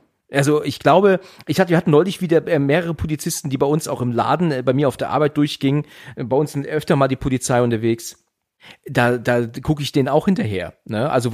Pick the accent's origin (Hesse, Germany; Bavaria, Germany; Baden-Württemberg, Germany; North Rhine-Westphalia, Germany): Hesse, Germany; Ich komme aus der Nähe von Frankfurt eigentlich.